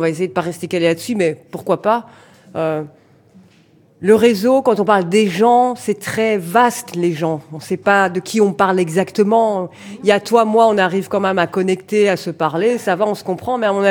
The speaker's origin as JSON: {"language": "French", "country": "Belgium", "said": "toi t'es belge, je suis belge, en Belgique"}